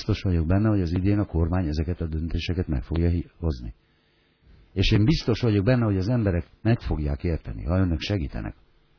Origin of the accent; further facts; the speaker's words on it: Szabolcs-Szatmár-Bereg, Hungary; born there; Az utolsónak a szülővárosomban 6 kórház van, 5 plusz 1 kórház a megyében